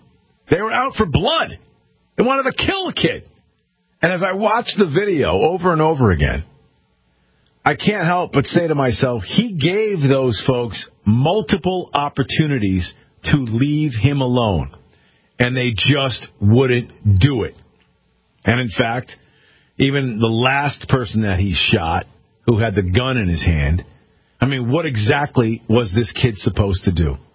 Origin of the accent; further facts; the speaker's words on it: United States; As an American, as a proud American citizen, I'm embarrassed for this country